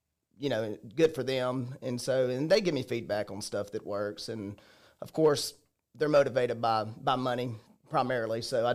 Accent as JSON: {"language": "English", "town": "Ozark", "region": "Alabama", "country": "United States", "said": "So I'm originally from Ozark, Alabama, down in the Wiregrass. From there, I went to the University of Alabama."}